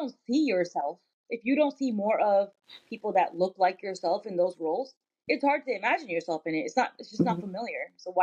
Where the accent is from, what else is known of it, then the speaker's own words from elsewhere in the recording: Pakistan; my path is different, not just because I'm Pakistani, but because I'm a child of immigrants.